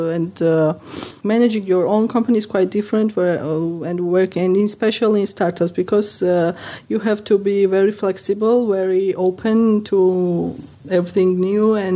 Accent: Tbilisi, Georgia; I come from Tbilisi, Georgia. As you mentioned, country, not a state.

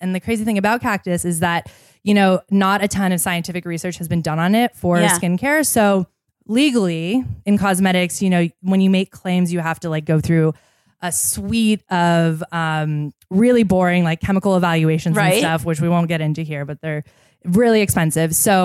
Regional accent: Seattle, Washington, United States; I mean, I grew up in Seattle.

